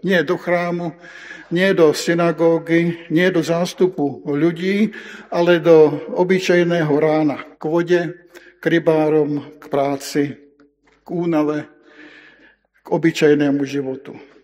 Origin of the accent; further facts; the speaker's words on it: Czechia; Slovak is a second language; also born or lived in Slovakia; od tej doby sme už bývali v Čechách. Po 25 rokoch na Slovensku, teda ja som Čech, a napriek tomu sa pokúsim kázať po slovensky.